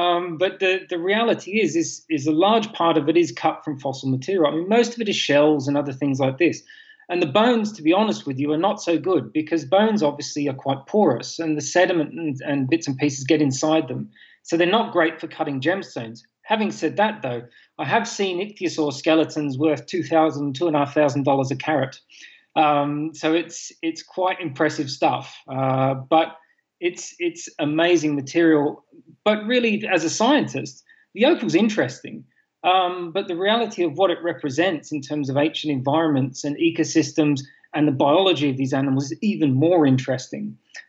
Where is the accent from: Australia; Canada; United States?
Australia; also born or lived in South coast of England; So I'm from Australia, but my parents carted me off to the UK to grow up for the first 5 years of my life.